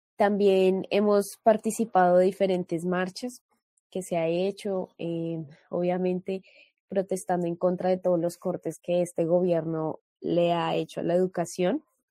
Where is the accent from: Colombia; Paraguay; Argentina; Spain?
Colombia; now in Brazil; venimos de Colombia y allá se, al calor de la olla se gestan bastantes espacios.